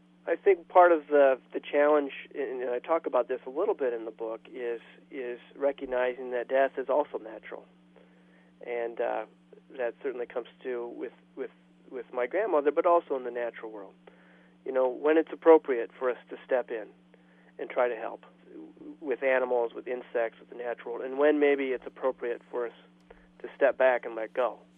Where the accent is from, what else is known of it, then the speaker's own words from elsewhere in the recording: Fort Dodge, Iowa, United States; she lived in my hometown, very near to where my parents grew up.